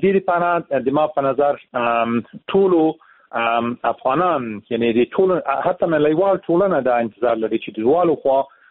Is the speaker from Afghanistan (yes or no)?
yes; Afghanistan; خو موږ افغانان یو، د موږ ګټه دا ده چې په منځ کې کښېنو